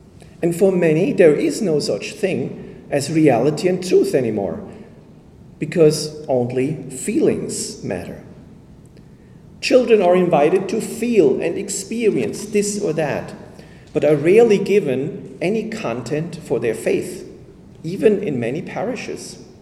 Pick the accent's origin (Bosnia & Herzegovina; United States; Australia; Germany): Germany; I am from Germany